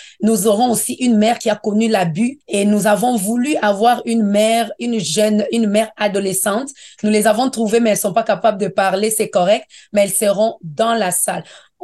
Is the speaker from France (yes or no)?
no; DR Congo; moved away as an adult; now in Canada; Je suis de la République démocratique du Congo. Là-bas, j'ai eu un baccalauréat en administration des affaires et marketing. J'arrive au Canada